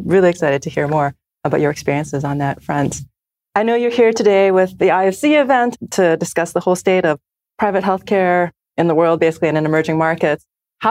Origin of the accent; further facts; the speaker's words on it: Alberta, Canada; Wow, me too, in Alberta.